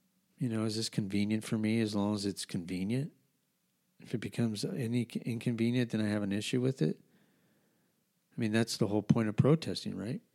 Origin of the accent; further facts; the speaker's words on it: New Mexico, United States; I grew up in New Mexico, you know, I've always had, I've grown up in different races. We, you know, there was a lot of Mexicans, a lot of Spanish. When I grew up in New Mexico, when I was in high school and middle school, there was a lot of gangs.